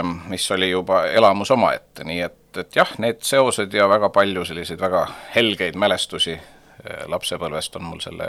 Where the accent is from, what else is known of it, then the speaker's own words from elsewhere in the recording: Tallinn, Harju County, Estonia; mina olen sündinud Tallinnas, et minu vanemad küll ei ole, nemad on Tallinnas kokku saanud.